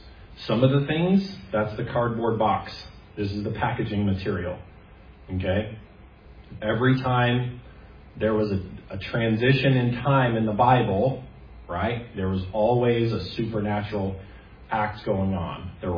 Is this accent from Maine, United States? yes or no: yes; Maine, United States; now in Canada; As a child, I grew up in Maine, right? Of course, we live in Christmas tree country, as we do here in Canada.